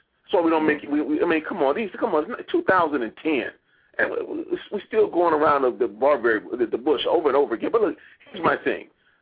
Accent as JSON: {"language": "English", "town": "Detroit", "region": "Michigan", "country": "United States", "said": "How, I'm originally from Detroit."}